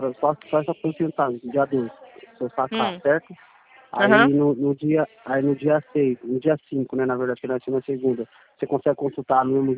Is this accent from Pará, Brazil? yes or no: no; Marília, São Paulo, Brazil; Eu sou de Marília.